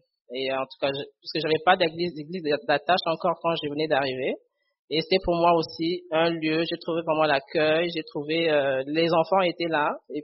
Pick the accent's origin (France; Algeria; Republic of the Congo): Republic of the Congo; Brazzaville; au Congo, là où moi j'ai grandi. Je suis congolaise de la République démocratique, mais je suis née au Congo-Brazzaville. C'est là où on a grandi.